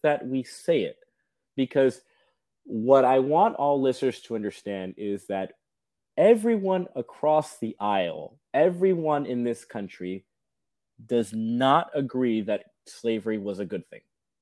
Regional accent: Southern United States, United States; I'm a Southerner at heart

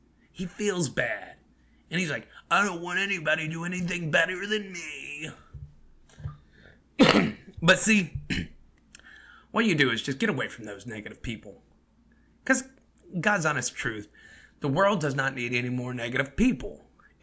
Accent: Kentucky, United States; Okay, but I'm from Kentucky.

